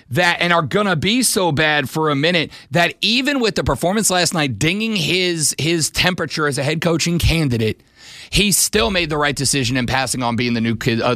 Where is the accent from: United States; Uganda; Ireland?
Ireland; Listen, I'm Irish. I love a potato.